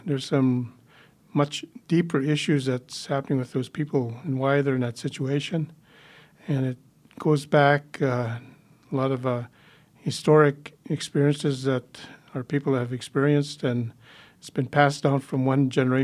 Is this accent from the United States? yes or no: no; Saskatchewan, Canada; now in Calgary, Canada; I'm originally from the Muskogan First Nations Reserve, which is in southern Saskatchewan, Treaty 4 territory. And my background is I'm a Plains Cree, Anishinaabe, and Nakota. And I've lived here in Calgary